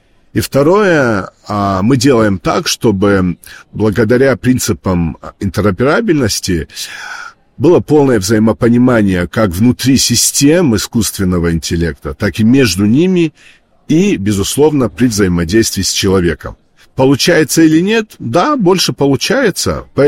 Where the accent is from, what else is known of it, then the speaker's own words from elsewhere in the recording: North Ossetia–Alania, Russia; В регионе, откуда я родом, из Алании